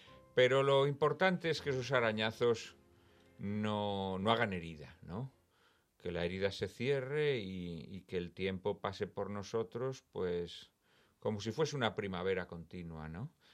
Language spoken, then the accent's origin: Spanish; Spain